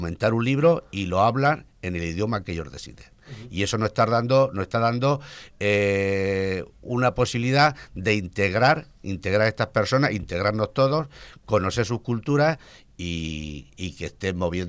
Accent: Rojales, Valencian Community, Spain; born there; los que somos nacidos en Rojales

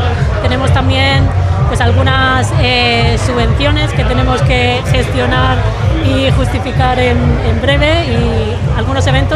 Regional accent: Orihuela, Valencian Community, Spain; now in Elche, Spain; Soy de Orihuela, aunque vivo en Elche.

